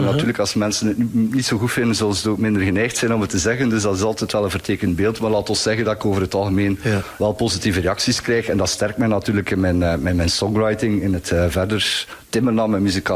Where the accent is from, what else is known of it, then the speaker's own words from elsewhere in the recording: Ghent, Flanders, Belgium; ik kom zelf uit Gent